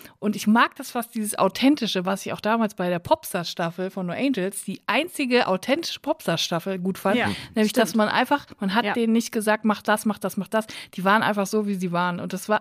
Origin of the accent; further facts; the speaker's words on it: Unglinghausen, North Rhine-Westphalia, Germany; Ich komme aus Unglinghausen bei Netfen, bei Siegen.